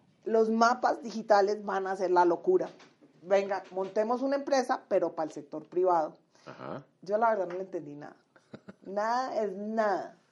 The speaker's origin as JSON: {"language": "Spanish", "town": "Cali", "region": "Valle del Cauca", "country": "Colombia", "lives_now": "Bogotá, Colombia", "said": "Yo soy caleña, a mucho honor."}